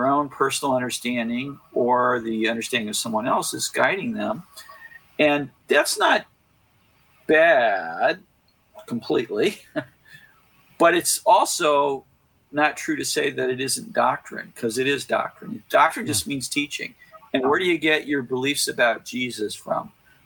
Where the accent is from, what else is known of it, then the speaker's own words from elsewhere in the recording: St. Louis, Missouri, United States; and as I grew up, I had lots of friends I'm from St. Louis, so I had friends who were at Concordia Seminary